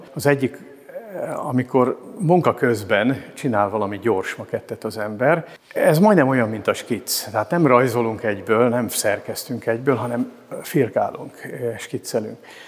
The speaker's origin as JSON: {"language": "Hungarian", "town": "Szekszárd", "region": "Tolna", "country": "Hungary", "tie": "born there", "also_born_or_lived": "Pécs", "said": "én elég idős vagyok. 68 éve születtem Szekszárdon, és Pécset voltam gimnazista."}